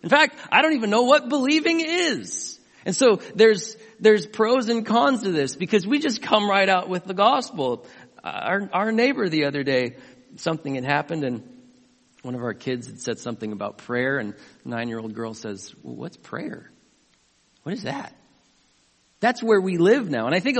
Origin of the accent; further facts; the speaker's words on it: California, United States; I grew up in California. We've been a post-Christian nation for a long time, haven't we?